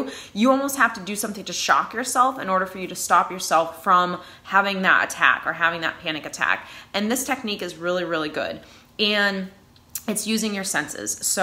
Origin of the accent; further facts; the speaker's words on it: New England, United States; accent: New England; that's my New England accent